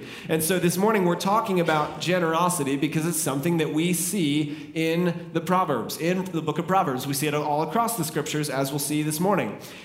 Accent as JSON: {"language": "English", "region": "Delaware", "country": "United States", "said": "I'm from Delaware, so like I can come here, offend everyone, and then leave. Like I just go back to Delaware"}